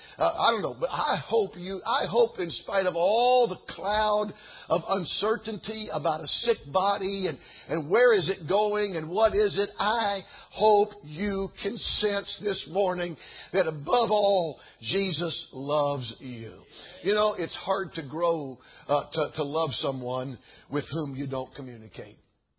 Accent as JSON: {"language": "English", "region": "Georgia", "country": "United States", "said": "I said, \"Hey … I'm from Georgia.\""}